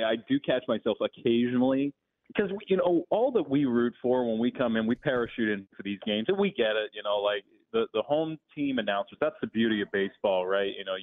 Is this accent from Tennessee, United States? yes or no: no; New York City, New York, United States; Well, I grew up in New York City. I grew up in Brooklyn.